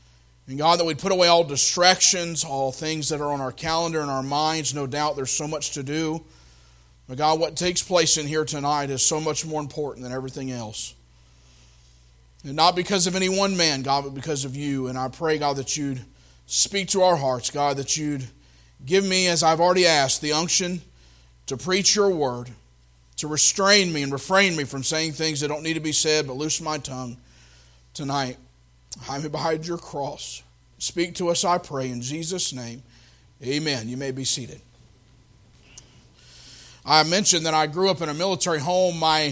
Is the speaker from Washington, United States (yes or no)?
no; Tennessee, United States; I grew up in Tennessee and loved to go to camp meetings